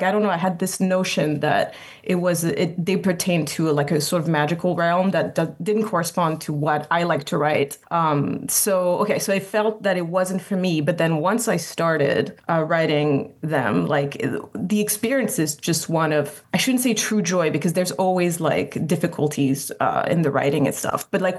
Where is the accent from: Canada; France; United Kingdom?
France; first language French; English is a second language; now in Chicago, United States; I started writing in French, which is my mother tongue. And I grew up in France. So I wrote a couple novels in French, and then I moved to Chicago to the United States about 15 years ago